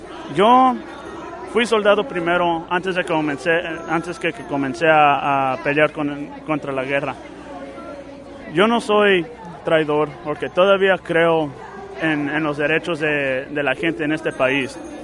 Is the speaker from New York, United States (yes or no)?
no; Los Angeles, California, United States; born there; Sí, nací aquí en Los Ángeles.